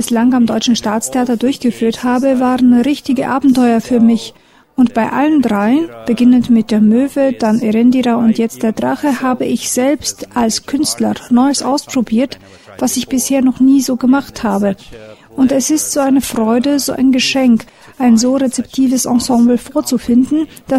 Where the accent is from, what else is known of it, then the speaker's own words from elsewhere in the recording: Odesa, Odesa Oblast, Ukraine; moved away; Es ist viele Jahre her, dass ich Odessa verließ. Und ich bin um die halbe Welt gezogen. Trotzdem ist es meine Heimatstadt geblieben, meine Kindheit ist dort.